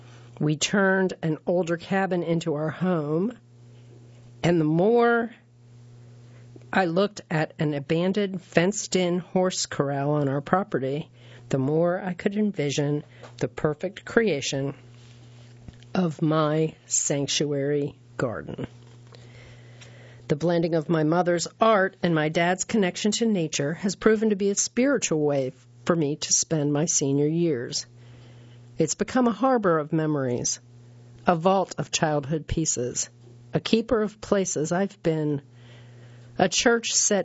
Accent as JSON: {"language": "English", "region": "Illinois", "country": "United States", "tie": "born or raised there", "said": "Born and raised in Illinois, the smell of soil still teases memories of carefree childhood days and my dad's hands sifting through dirt."}